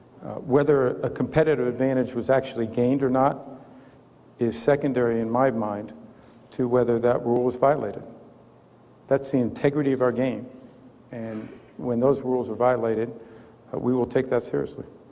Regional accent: New York, United States; I'm from Western New York. I love Ralph Wilson Stadium

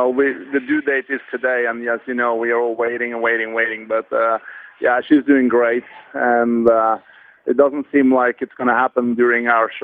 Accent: Norway; now in Toronto, Canada; growing up in Norway and now living in Canada and Toronto

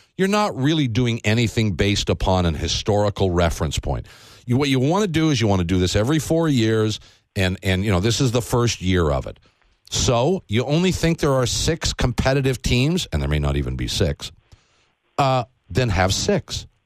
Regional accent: Canada; when you think about the best hockey you've seen in your life as a Canadian

